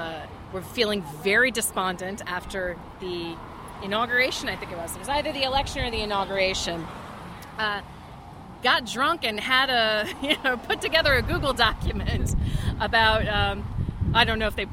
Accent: Virginia, United States; also born or lived in New York; Well, I came from New York, and I'm originally from Virginia.

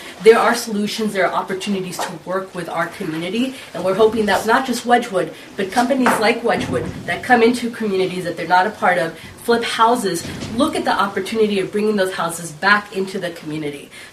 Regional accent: Mexico; now in Oakland, United States; And I come from Mexico, and it's the first time in my life that I look on the street.

